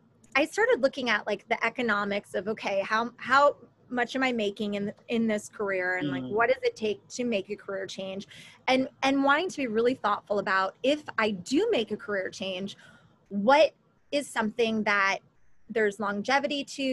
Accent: New York, United States; also born or lived in New Jersey; now in Los Angeles, United States; I'm originally from the Northeast and I grew up in New York and New Jersey and have family in Connecticut and New England.

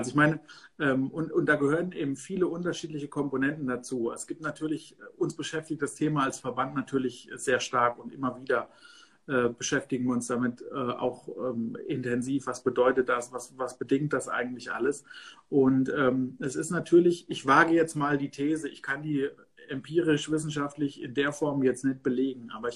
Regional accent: Hesse, Germany; Ich bin jetzt seit 5, 6 Jahren in Hasloch. Das ist schon eine sehr lange Zeit. Und natürlich ist meine hessische Heimat, aus der ich ursprünglich komme, auch meine Heimat.

